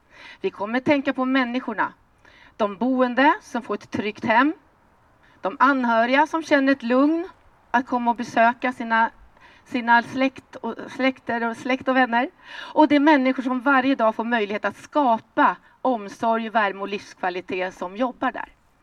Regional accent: Värmdö, Stockholm County, Sweden; Ute på vid Värmdö kyrka, Ängsvik, där jag växte upp. En grannkommun till Tyresö, skärgårdskommun.

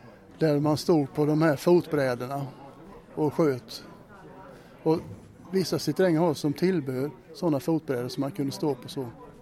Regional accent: southern Sweden, Sweden; Eftersom jag kommer från södra Sverige då

